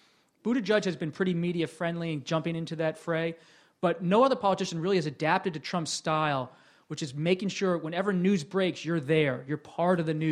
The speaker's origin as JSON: {"language": "English", "region": "Pennsylvania", "country": "United States", "tie": "born or raised there", "said": "And what I grew up with in Bucks County, Pennsylvania, soccer fields, Clinton politics, Bush politics"}